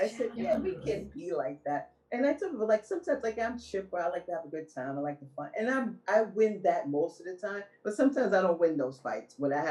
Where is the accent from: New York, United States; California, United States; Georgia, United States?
New York, United States; Brooklyn; I'm like, we're from Brooklyn.